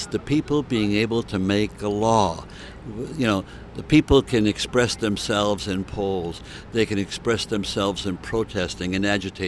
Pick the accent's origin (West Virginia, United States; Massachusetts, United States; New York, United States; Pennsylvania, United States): Massachusetts, United States; Springfield; I come to Massachusetts as a native son. I was born in Springfield, and I was educated in Springfield and in Worcester